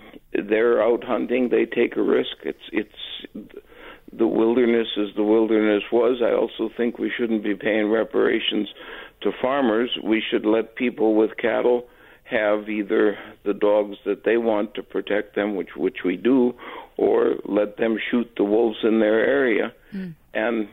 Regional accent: Wisconsin, United States; One, folks, I'm from Bayfield County, and of course it's a rural county with like 15,000 people in the whole county.

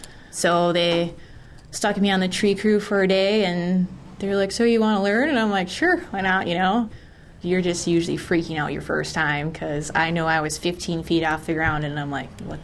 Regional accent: Fond du Lac, Wisconsin, United States; I grew up in Fond du Lac, Wisconsin, in the country, grew up on a dairy farm.

